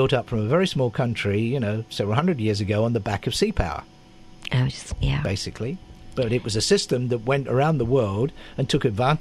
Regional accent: England, United Kingdom; Growing up in England in the 60s was a version of that.

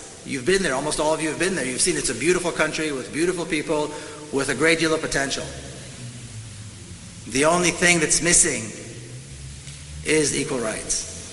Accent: Jerusalem, Jerusalem District, Israel; I was born and raised in Jerusalem. And you've been there, you've seen it, supposedly a mixed city.

